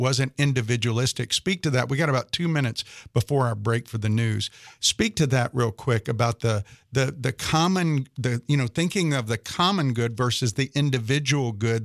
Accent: the South, United States; I grew up in the South, you know, in the South that we, you know, there were big families, people gardened

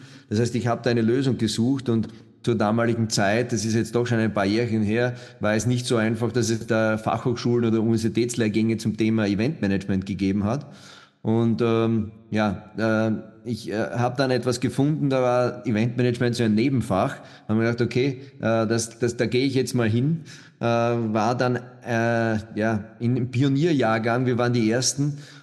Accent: Burgenland, Austria; ich komme aus Österreich, geboren im Burgenland, deshalb auch mein ungarischer Name.

